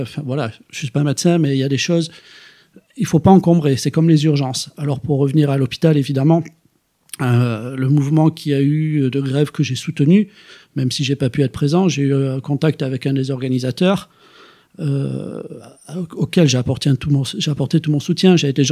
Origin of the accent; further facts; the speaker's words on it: Nouvelle-Aquitaine, France; now in Gien, France; je suis arrivé ici en octobre 2018 sur Gien. Je viens du Pays Basque.